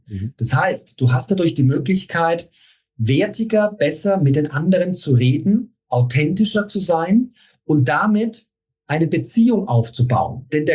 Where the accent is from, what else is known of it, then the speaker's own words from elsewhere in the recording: Bavaria, Germany; accent: Franconian; Ich bin Franke, vielleicht hört man es noch ein bisschen raus, gell?